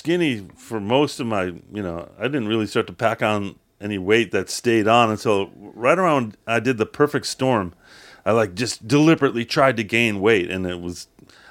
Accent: Chicago, Illinois, United States; I'm Irish and I come from the south side of Chicago.

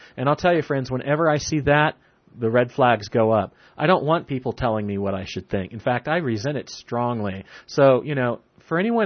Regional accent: United States; I'm an American, and as an American, I think it's my job to question my government.

